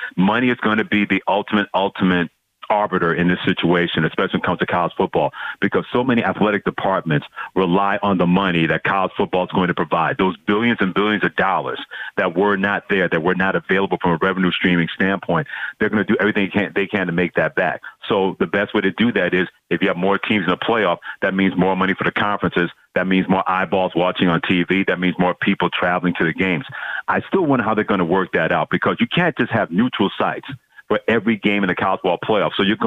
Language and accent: English; New York City, New York, United States; I grew up in New York City, and I was a Rangers fan